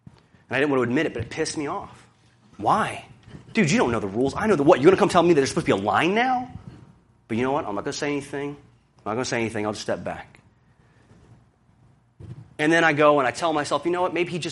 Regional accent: the South, United States; I'm from the South. We have a different phrase.

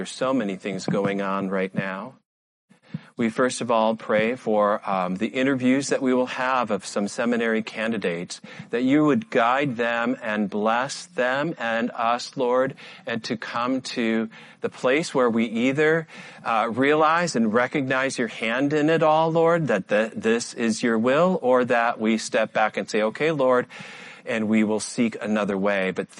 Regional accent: Michigan, United States; Some of you know my home church that I grew up with in Michigan was started as a mission to the Ojibwe Indians.

